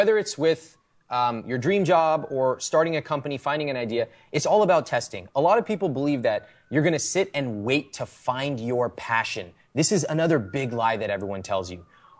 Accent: India; So I'm an Indian guy. I was bred to negotiate.

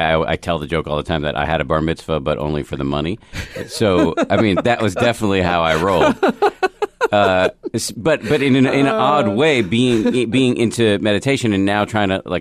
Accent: Massachusetts, United States; but I grew up in the People's Republic of Massachusetts, and I, you know, it's like, I didn't know, I mean, I had a rabbi, but like, I don't even think he believed

